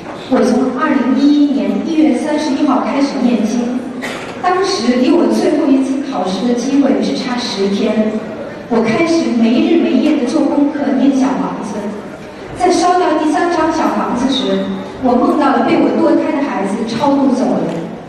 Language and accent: Chinese; France; 我是来自法国的